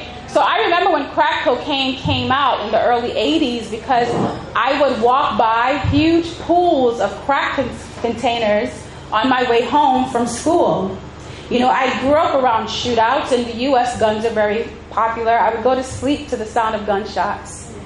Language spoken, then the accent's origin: English; New York City, New York, United States; See, I grew up in New York City, you know what I'm saying?